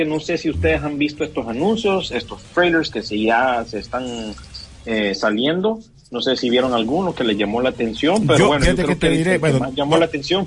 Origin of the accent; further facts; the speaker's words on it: Miami, Florida, United States; los que somos de Miami ya sabemos a lo que va con eso.